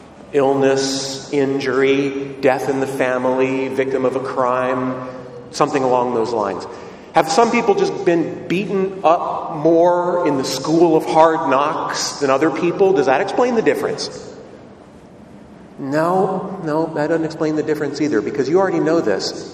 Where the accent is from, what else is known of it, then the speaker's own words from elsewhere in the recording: United States; There's more smiles per mile in this village than there are back in my hometown in the States.